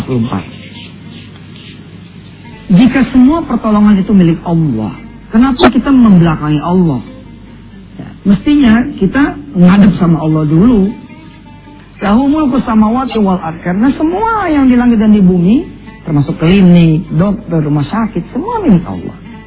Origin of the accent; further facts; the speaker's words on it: Jakarta, Indonesia; accent: Betawi; bahasa Indonesia lah, bahasa saya Betawi gitu ya.